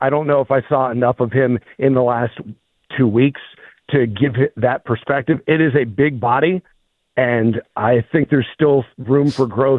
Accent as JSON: {"language": "English", "town": "Leechburg", "region": "Pennsylvania", "country": "United States", "tie": "born or raised there", "said": "I grew up in Leechburg, Pennsylvania"}